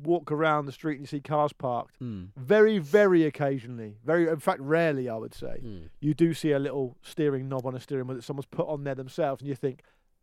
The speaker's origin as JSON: {"language": "English", "town": "Gosport", "region": "South East England", "country": "United Kingdom", "tie": "born or raised there", "said": "I grew up in Gosford."}